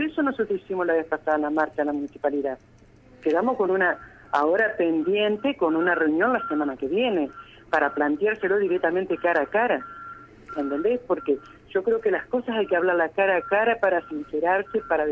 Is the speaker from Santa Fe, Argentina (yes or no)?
yes; Santa Fe, Argentina; yo te digo, soy de Santa Rosa de Lima.